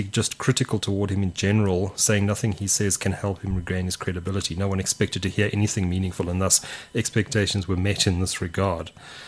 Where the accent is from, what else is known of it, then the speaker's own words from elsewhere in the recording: South Africa; just as a South African citizen